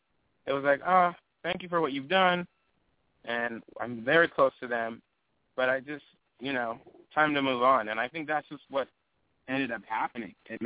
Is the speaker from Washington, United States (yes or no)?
yes; Seattle, Washington, United States; I'm from Seattle, Washington